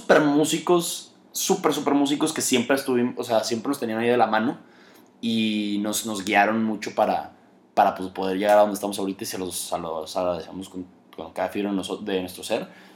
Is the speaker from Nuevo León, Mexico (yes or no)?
yes; Monterrey, Nuevo León, Mexico; somos los regios